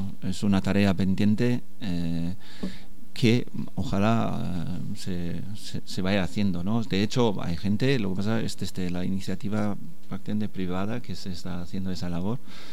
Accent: Germany; Spanish is a second language; y yo, siendo alemán, por ejemplo, viviendo entonces todavía en Alemania, no tenía conciencia de ello.

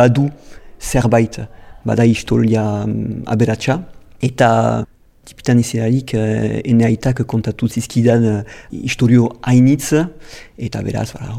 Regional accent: Saint-Palais, Nouvelle-Aquitaine, France; Donapauren sortu nintzen, eta bai, handitu nintzen, ere bai, amikuzen. Amikuze, ene herrialdea da, bai.

